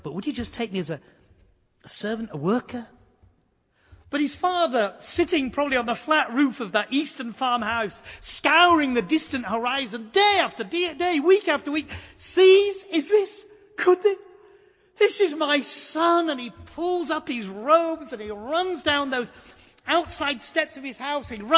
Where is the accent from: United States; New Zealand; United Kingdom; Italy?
United Kingdom; Yorkshire and the Humber; I come from Yorkshire in the northeast. We've always been rivals with Lancashire on the northwest.